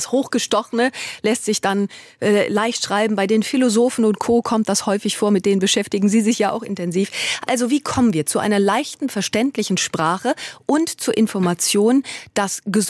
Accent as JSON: {"language": "German", "region": "North Rhine-Westphalia", "country": "Germany", "said": "Also ich stamme aus dem Sauerland, war vergangene Woche dort noch zu Besuch."}